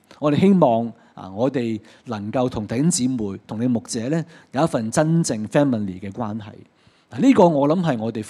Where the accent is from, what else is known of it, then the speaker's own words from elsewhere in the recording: China; 我們會將天國，稱之為天家，但我們中國人更加將國呢 country 或者 state 呢是加個家字下去，是不是？